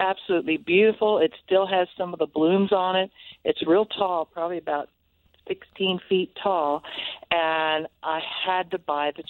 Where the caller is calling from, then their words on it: Norman, Oklahoma, United States; I'm fine, and I'm calling from Norman, Oklahoma.